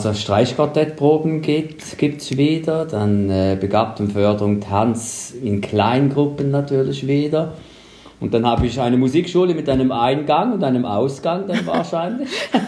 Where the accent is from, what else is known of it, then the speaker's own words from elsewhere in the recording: Switzerland; bei uns in der Schweiz